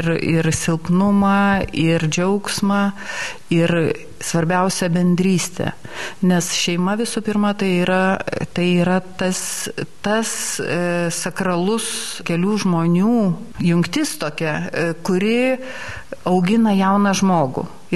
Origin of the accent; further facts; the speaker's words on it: Klaipėda, Klaipėda County, Lithuania; Aš pati esu klaipėdietė, o mamos tėviškiai yra po Elektrėnų ežeru, nes jos sodybą užpylė.